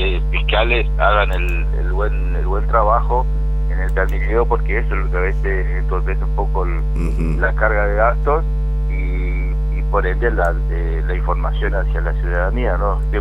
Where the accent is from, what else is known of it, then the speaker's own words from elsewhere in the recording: Argentina; acá somos argentinos